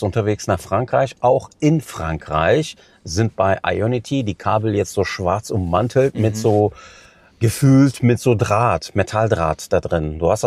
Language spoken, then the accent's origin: German; Cologne, North Rhine-Westphalia, Germany; als ein Nordrhein-Westfalener Junge, als Kölner Junge, der das tagtäglich erlebt.